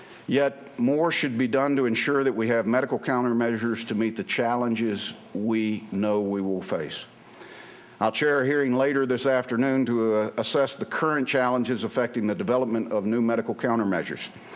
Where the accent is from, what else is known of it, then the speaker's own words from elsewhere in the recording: North Carolina, United States; Companies like AlphaVax, Hemocellular, EMD in my home state of North Carolina hold promising new therapies